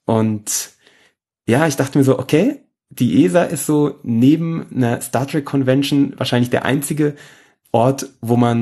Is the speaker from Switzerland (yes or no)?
no; Aschaffenburg, Bavaria, Germany; hat mich gefragt, wo ich herkomme. Und da habe ich gesagt, ja, Aschaffenburg.